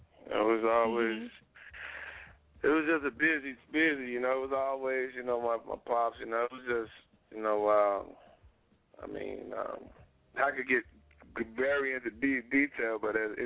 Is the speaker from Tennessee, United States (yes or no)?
no; Chicago, Illinois, United States; also born or lived in Oakland, United States; Born and raised, bred in Chicago, Oakland, California, but Chicago all day.